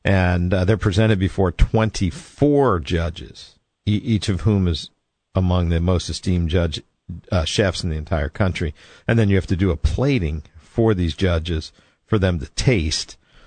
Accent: United States; Well, I think, you know, being an American

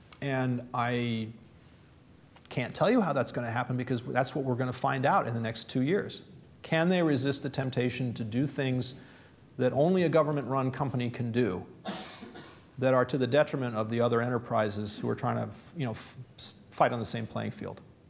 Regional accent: Detroit, Michigan, United States; I said I was from Detroit, right?

